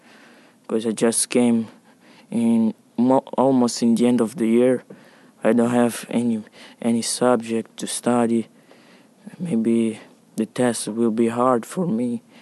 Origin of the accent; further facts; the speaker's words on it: Cabinda, Angola; English is a second language; I am from Angola, but I came from Cabinda, is separately from Angola.